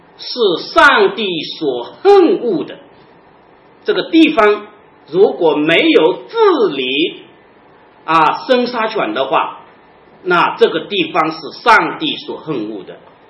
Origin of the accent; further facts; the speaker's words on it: China; 所以我们中国人就有个成语叫什么，杀人偿命啊